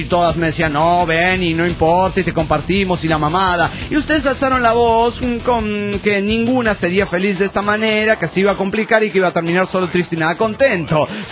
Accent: Managua, Nicaragua; de Managua, Nicaragua.

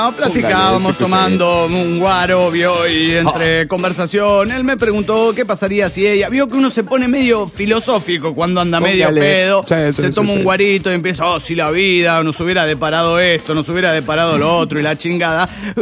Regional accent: Mexico City, Mexico; del DF Mexicano.

